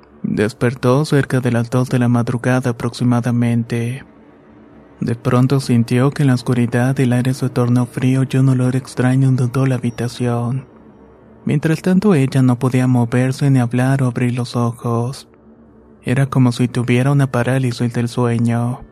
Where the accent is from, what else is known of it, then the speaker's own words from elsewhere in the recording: El Salvador; Esto nos ha sucedido a mi familia y a mí en El Salvador. Ocurrieron en un pequeño pueblito de Izalco que en mi país tiene fama de ser cuna de la brujería.